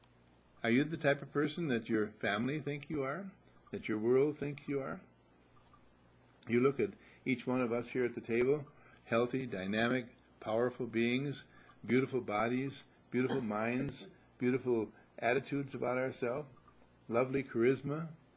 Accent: Wauwatosa, Wisconsin, United States; And I was raised in Wauwatosa, Wisconsin, and at Eagle Springs Lake in the summertime, and things like that.

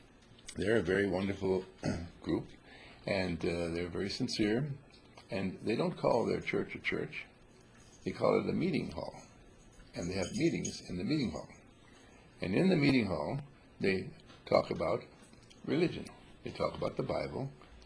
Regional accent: Wauwatosa, Wisconsin, United States; born there; Where I was born is Wauwatosa in Milwaukee.

